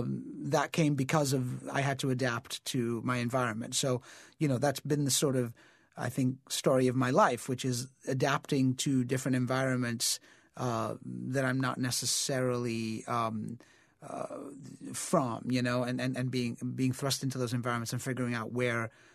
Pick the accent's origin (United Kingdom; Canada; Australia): United Kingdom; England; as an immigrant kid, you living in a world that is favors, you know, and I grew up in England